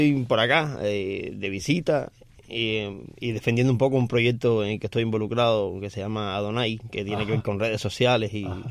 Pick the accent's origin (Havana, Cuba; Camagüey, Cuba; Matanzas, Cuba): Matanzas, Cuba; Jagüey Grande; yo soy natural de Hawái Grande, eso es en la provincia. Eso es en la provincia de Matanzas.